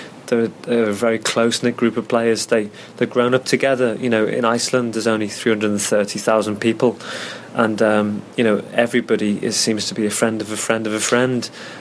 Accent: England, United Kingdom; And it would be nice to see somebody beat the French, obviously, as an Englishman.

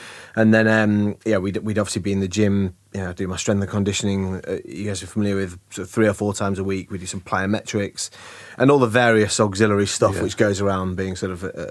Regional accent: Manchester, North West England, United Kingdom; So I'm from Manchester, and I had a really old-school northern coach

